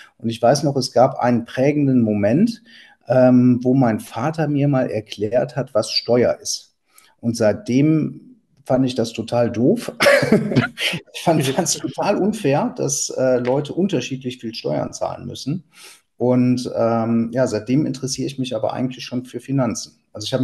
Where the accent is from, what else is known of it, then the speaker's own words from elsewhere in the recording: Eschweiler, North Rhine-Westphalia, Germany; also born or lived in Stolberg / Anrath; also geboren in Stolberg, das ist ganz in der Nähe von Aachen. Dann haben wir kurze Zeit in Anrath gelebt, das ist in der Nähe von Krefeld. Und dann sind wir nach St. Jöris gezogen, das ist ein kleiner Vorort von Eschweiler, in dem ich dann aufgewachsen bin.